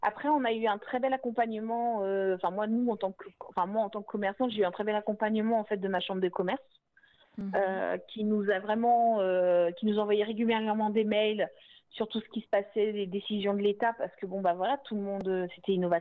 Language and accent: French; Normandy, France; now in Alençon, France; je suis pas alençonnaise d'origine puisque je suis de Haute-Normandie à la base.